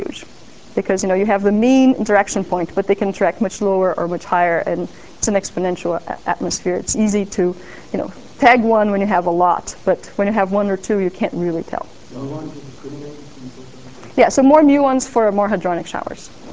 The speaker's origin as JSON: {"language": "English", "country": "Brazil", "said": "I come from Brazil, so I should put it this way."}